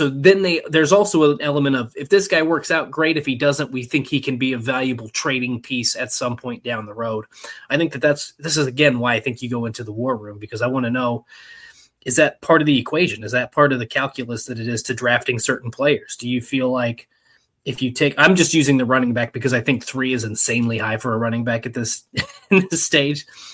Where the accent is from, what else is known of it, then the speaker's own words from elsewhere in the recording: Indiana, United States; I grew up in Indiana, home of the Indianapolis 500.